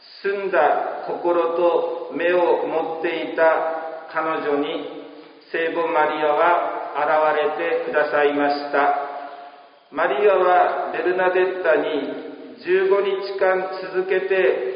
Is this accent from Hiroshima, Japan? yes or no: no; Tainoura, Nagasaki, Japan; 私は上五島の田井浦出身です。昭和41年生まれ、3月なので57歳です。